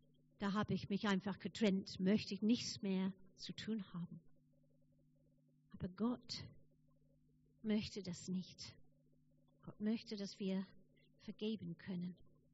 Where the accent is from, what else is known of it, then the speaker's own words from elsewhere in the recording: England, United Kingdom; Ich gehe in meine Heimat. Ich gehe nach England.